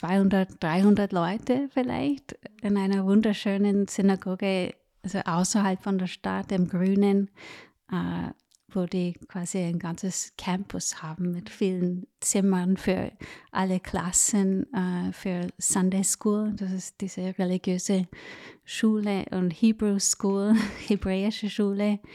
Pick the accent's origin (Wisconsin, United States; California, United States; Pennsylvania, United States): California, United States; German is a second language; now in Vienna, Austria; Ich bin aufgewachsen in Kalifornien in einer riesen Synagoge mit über 1000 Familien